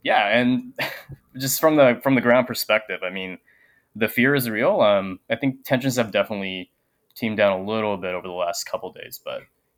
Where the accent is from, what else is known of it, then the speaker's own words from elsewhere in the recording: Japan; now in Minneapolis, United States; I'm a Sri Lankan American. I was born and raised in Japan, so I come from the perspective of a non-Black POC here. I also live in North Minneapolis